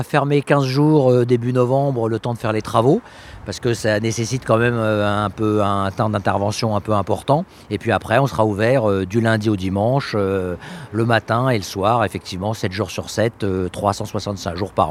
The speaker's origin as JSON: {"language": "French", "town": "Nantes", "region": "Pays de la Loire", "country": "France", "moved": "as an adult", "lives_now": "Lisbon, Portugal", "said": "oui, maintenant j'habite Lisbonne, hein. Ça fait déjà 18 mois qu'on a déménagé. Mais effectivement, je viens de Nantes"}